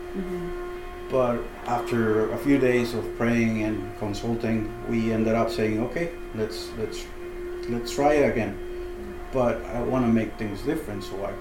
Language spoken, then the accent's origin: English; Tijuana, Baja California, Mexico; And if you were born and raised in Tijuana, you usually do things crossing the border.